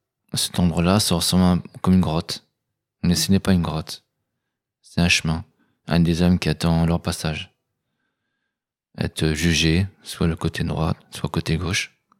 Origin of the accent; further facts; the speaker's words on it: Tours, Centre-Val de Loire, France; Je viens de Tours, je suis à Tourangeau.